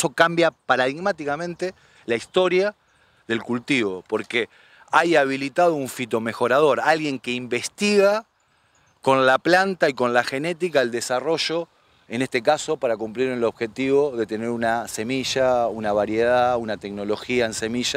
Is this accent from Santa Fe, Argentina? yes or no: yes; Santa Fe, Argentina; que es para nosotros también un orgullo como santafesino